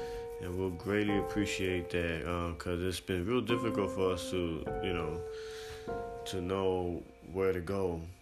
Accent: Philadelphia, Pennsylvania, United States; I'm from Philly, and you've been to Philly plenty of times too.

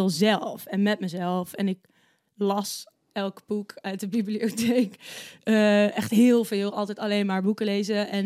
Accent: Nijverdal, Overijssel, Netherlands; In Nijverdal dus. En daar wonen mijn ouders nog steeds, in datzelfde huis waar ik ben geboren. Dus die wonen daar dus echt al 40 jaar of zo. Vind ik altijd een saillant detail. Dus in een Twents dorp

